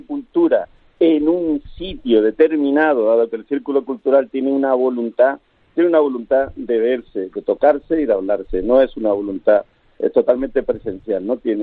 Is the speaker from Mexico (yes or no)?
no; Antequera, Andalusia, Spain; moved away; also born or lived in Madrid; No, yo soy de Antequerano. De ahí me marché a Madrid, de Madrid a Málaga y después me vine ahí.